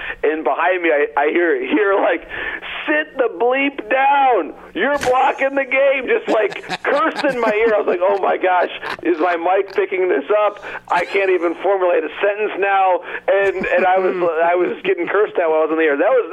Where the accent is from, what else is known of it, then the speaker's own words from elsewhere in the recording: Detroit, Michigan, United States; But I do think in my hometown of Detroit, for example, Tiger fans have enough to worry about.